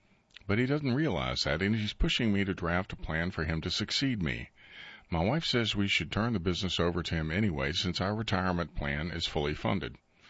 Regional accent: Garland, North Carolina, United States; I'm from Garland, down in Sampson County. My father's pharmacy was there.

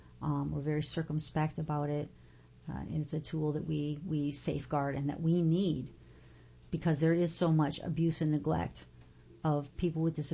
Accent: California, United States; He is a blind attorney from California, so we're both attorneys from California.

